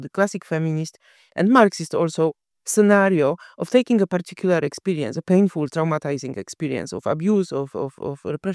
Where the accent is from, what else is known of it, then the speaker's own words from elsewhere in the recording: Poland; You know, I come from Poland.